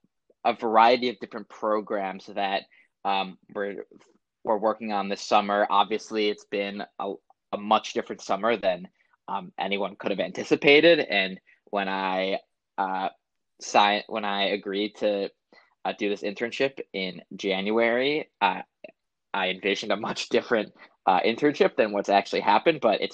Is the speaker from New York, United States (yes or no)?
yes; Buffalo, New York, United States; I was born and raised in Buffalo, started at what was formerly Temple Beth Am Hebrew School